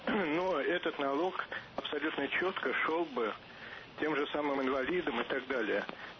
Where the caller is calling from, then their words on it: Moscow, Russia; из Москвы.